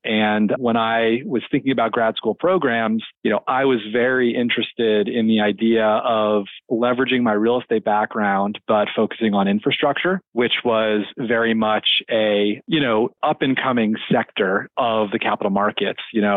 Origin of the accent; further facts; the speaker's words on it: Hartford, Connecticut, United States; So I grew up outside Hartford in central Connecticut.